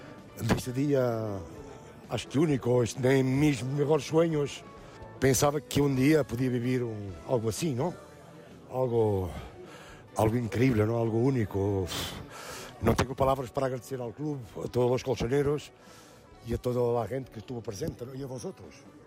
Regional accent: Portugal; Spanish is a second language; soy portugués, ¿no? Soy portugués

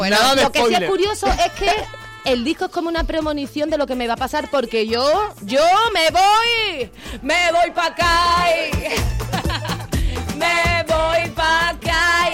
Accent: Cádiz, Andalusia, Spain; me siento muy orgullosa de mi tierra, de mi folclore y del arte que hay en Cádiz. ¡Viva Cádiz y viva Andalucía entera!

